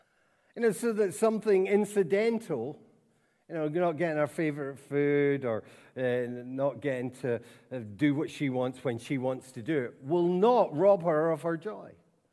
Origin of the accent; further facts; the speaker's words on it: Scotland, United Kingdom; I'm Scottish